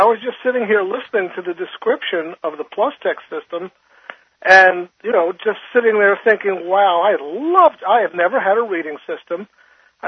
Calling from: Arlington, Virginia, United States; I'm in Arlington, Virginia.

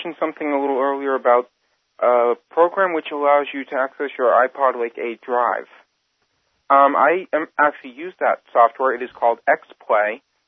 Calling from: New Hampshire, United States; I'm actually in New Hampshire.

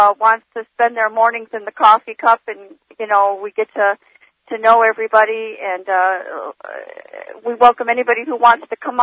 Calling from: Ohio, United States; I'm in Ohio.

